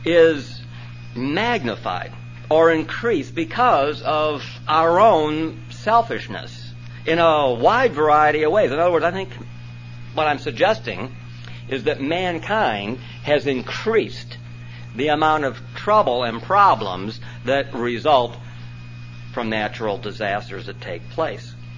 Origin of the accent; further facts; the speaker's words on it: Detroit, Michigan, United States; Now, I don't live in California. You heard I come from Detroit. Detroit's kind of flat.